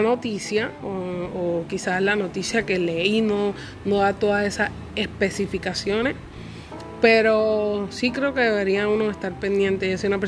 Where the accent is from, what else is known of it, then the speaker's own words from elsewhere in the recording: Puerto Rico; en mi país, que es Puerto Rico.